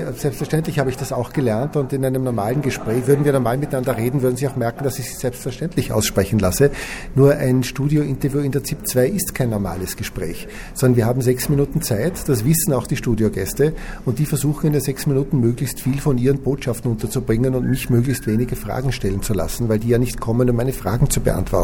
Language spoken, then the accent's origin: German; Innsbruck, Tyrol, Austria; in Innsbruck, wo ich aufgewachsen bin und in die Handelsakademie gegangen bin